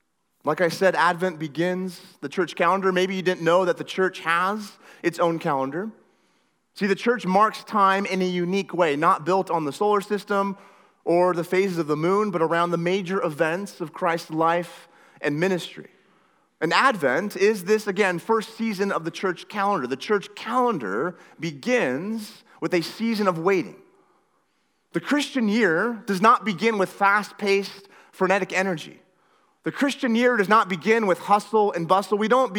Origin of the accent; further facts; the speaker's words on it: Washington, United States; Now, I grew up in Northwest Washington. Some of you already know that.